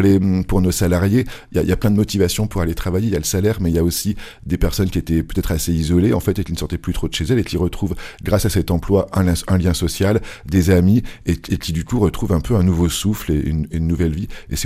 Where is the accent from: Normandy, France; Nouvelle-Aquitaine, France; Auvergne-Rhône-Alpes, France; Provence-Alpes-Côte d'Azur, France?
Auvergne-Rhône-Alpes, France; Lyon; Moi-même, je suis d'originaire de Lyon.